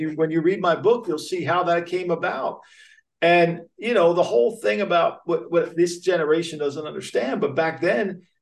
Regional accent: Ocean City, New Jersey, United States; You know, as a kid growing up in Ocean City, New Jersey, which, by the way, I want to correct that.

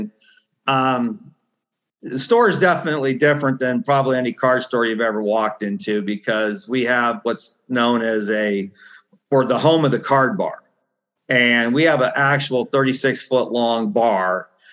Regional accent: Erie, Pennsylvania, United States; So, I grew up in Erie, PA.

